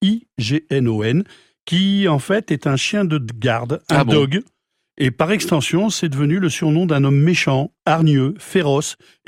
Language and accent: French; Brittany, France; en tant que breton du Finistère